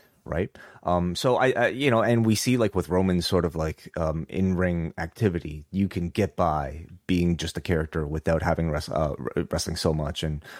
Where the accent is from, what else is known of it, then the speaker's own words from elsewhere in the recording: Toronto, Ontario, Canada; as a Canadian, as a Torontonian